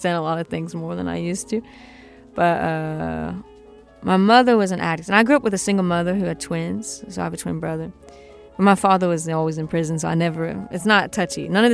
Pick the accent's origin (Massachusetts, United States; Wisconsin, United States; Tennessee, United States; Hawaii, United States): Tennessee, United States; Kingsport; When I was a child, I grew up in Tennessee, Kingsport, Tennessee, and you're kind of surrounded by mountains